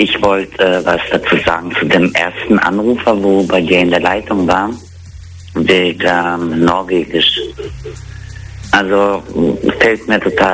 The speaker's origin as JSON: {"language": "German", "country": "Germany", "tie": "born or raised there", "also_born_or_lived": "Kazakhstan", "said": "ich bin ja in Kasachstan geboren, wo wir nach Deutschland ausgereist sind, da war ich halbes Jahr alt. Meine Mutter hatte mich aufgezogen hier in Deutschland mit meinem Papa und was meine Sprache angeht, Russisch praktisch, fällt mir auch langsam auch schwer"}